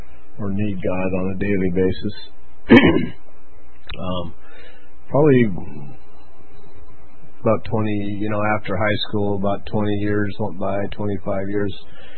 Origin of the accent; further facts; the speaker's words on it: Seattle, Washington, United States; This is my wife, Michelle. I grew up in North Seattle, went to parochial schools